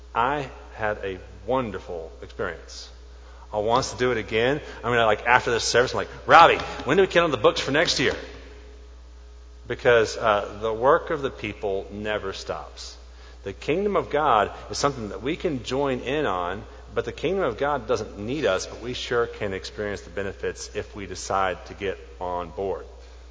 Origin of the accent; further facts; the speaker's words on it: Oklahoma, United States; Well, I grew up in Oklahoma, and I'm not a farming kid by any stretch of the imagination. I was raised by MTV more than a farm.